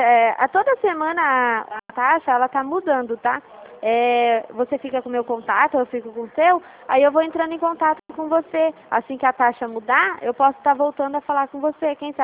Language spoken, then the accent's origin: Portuguese; Santa Bárbara, Brazil; Eu sou aqui de Santa Bárbara